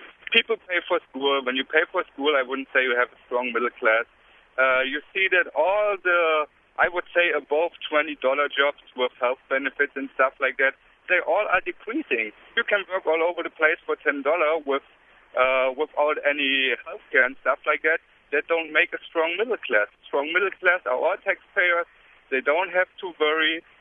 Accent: Germany; English is a second language; moved away as an adult; I'm originally from Germany and came over 2 years ago

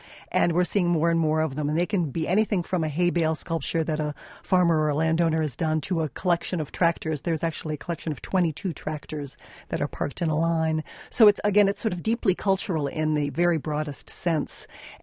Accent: Chicago, Illinois, United States; now in Wisconsin, United States; Well, we came from Chicago, and it's very flat, and I think I did not realize how beautiful Wisconsin was.

